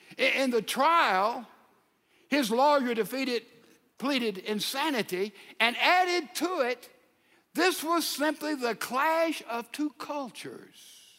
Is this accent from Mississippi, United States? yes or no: yes; Mississippi, United States; now in Texas, United States; You know, the culture of Texas is not the culture of my home state of Mississippi.